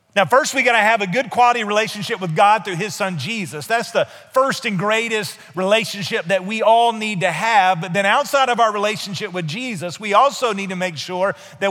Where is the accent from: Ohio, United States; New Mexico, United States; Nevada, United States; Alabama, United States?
Alabama, United States; also born or lived in South Florida; where we grew up in Northeast Alabama and really no opportunity to do that when we lived in South Florida